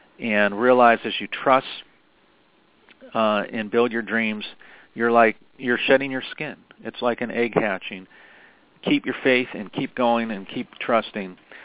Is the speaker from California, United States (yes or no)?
no; Pittsburgh, Pennsylvania, United States; I grew up in Pittsburgh playing guitar in the bars of Pittsburgh.